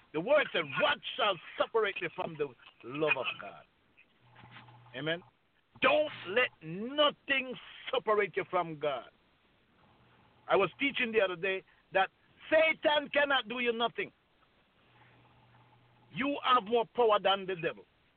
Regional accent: Montego Bay, Saint James, Jamaica; all the way from Jamaica. I was born in Montego Bay, grown up in the garrison of Endenau Wood.

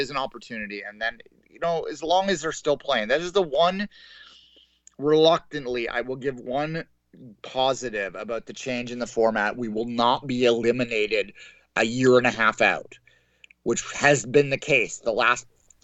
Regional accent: Canada; I have some family obligations on Thanksgiving here in Canada.

